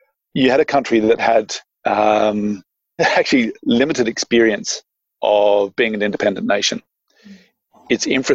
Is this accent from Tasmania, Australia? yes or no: no; Tennant Creek, Northern Territory, Australia; So I come from Tennant Creek in the middle of the Northern Territory.